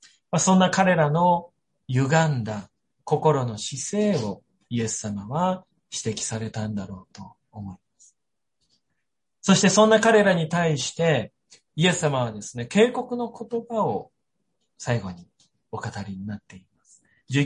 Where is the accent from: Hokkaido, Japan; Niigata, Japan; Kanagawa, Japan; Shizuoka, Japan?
Niigata, Japan; 僕は新潟の田舎の方で育ったんですけれども